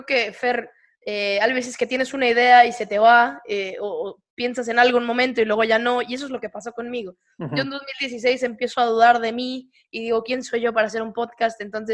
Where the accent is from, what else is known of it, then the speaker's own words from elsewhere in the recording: Monterrey, Nuevo León, Mexico; pues al final soy de Monterrey, estamos muy cerca de la frontera de Texas